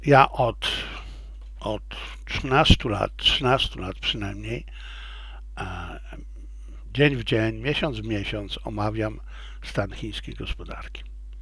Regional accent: China; now in Poland; Ja jestem Chińczykiem. Ja kocham ten kraj. Ja chciałbym tam umrzeć. Chciałbym tam żyć. Tak samo jak jestem Polakiem, tutaj żyłem i funkcjonuję.

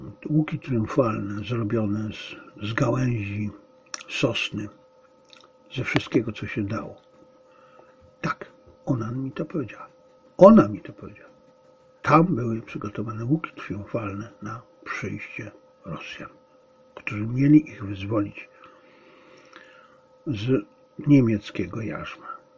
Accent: Zabrze, Silesian Voivodeship, Poland; przed moim urodzeniem moje ukochane Zabrze nazywało się Hindenburg. I kiedy byłem dzieckiem, dorastałem na poły w niemieckim Zabrzu. Jeszcze w niemieckim Zabrzu. W niemieckim otoczeniu. Wśród niemieckich Ślązaków.

